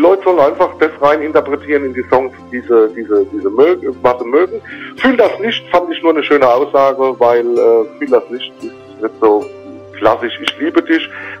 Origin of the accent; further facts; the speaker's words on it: Rhineland-Palatinate, Germany; wir sind ja aus der Pfalz, habe vorher Pfälzer Mundart gemacht.